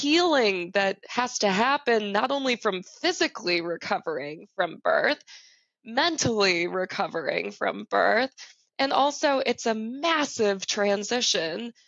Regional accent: Chicago, Illinois, United States; now in San Diego, United States; where I moved to San Diego from Chicago. I grew up in Chicago. So I'm a Midwesterner at heart

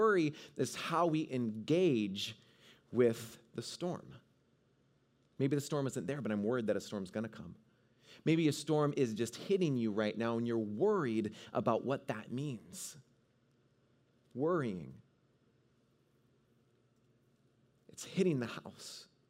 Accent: Washington, United States; I grew up in Northwest Washington, and kind of by Puget Sound, like a mile from it.

